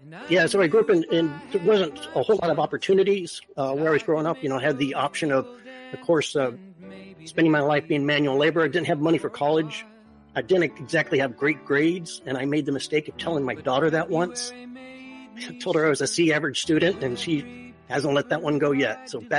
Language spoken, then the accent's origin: English; La Habra, California, United States; born there; I was born in Southern California, outside of Whittier, a little town called La Habra.